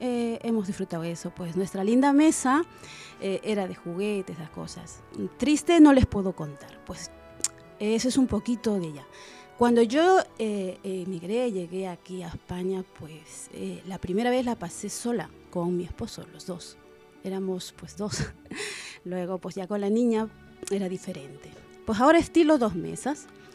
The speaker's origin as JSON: {"language": "Spanish", "country": "Peru", "moved": "yes", "said": "yo soy una chica peruana, ¿no?, que vino acá hace muchos años, ya son 14 años que estoy en este lindo país."}